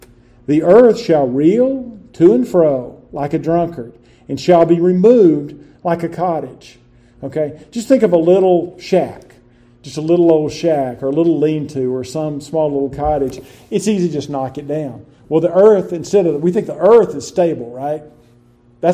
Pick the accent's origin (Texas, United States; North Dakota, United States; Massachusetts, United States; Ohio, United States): Texas, United States; I grew up in West Texas